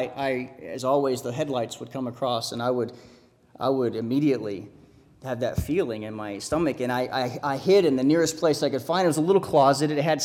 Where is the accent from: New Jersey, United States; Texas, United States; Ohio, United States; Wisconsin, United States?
Texas, United States; I'm going to butcher his name. I'm from West Texas.